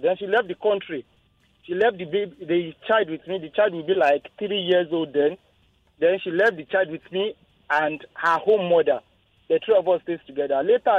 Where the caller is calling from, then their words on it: Ikeja, Lagos, Nigeria; I'm calling from Ikeja. First time caller.